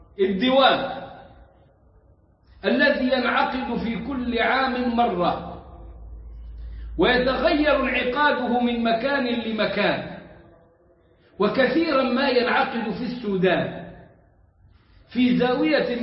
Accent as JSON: {"language": "Arabic", "country": "Egypt", "said": "تسمع في ألفاظ العوام والمشايخ والدراويش عندنا في مصر"}